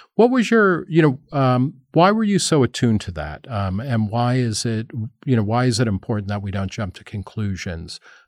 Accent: East Coast, United States; I grew up on the East Coast and I didn't remember people ever saying Asian American.

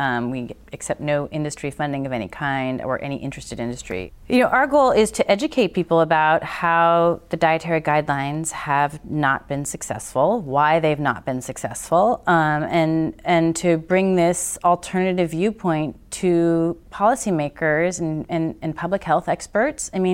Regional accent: Berkeley, California, United States; Yeah. Well, you know, I grew up in Berkeley, California

